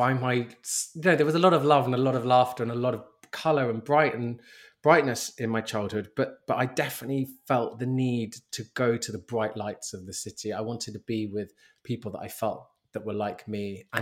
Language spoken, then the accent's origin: English; London, United Kingdom; I'm born and raised in London, as I said